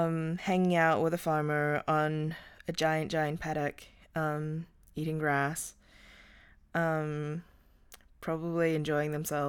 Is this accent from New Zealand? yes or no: yes; New Zealand; For those of you who don't know, I am from New Zealand.